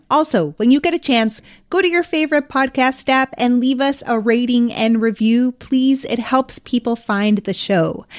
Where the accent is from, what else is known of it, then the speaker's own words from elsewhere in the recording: Mexico City, Mexico; Dave, Toronto is on the list, as is my hometown of Mexico City.